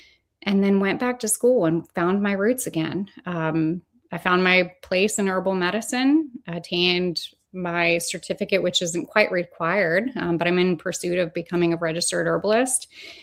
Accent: Linden, Virginia, United States; I grew up essentially feral in the Blue Ridge Mountains of Linden, Virginia. That was home. I met my husband when I was a teenager up there.

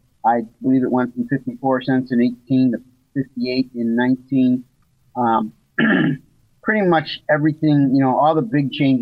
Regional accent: Elmwood Park, Illinois, United States; A little bit of personal bio is born and raised in Elmwood Park. Graduated from DePaul University, downtown Chicago in 81.

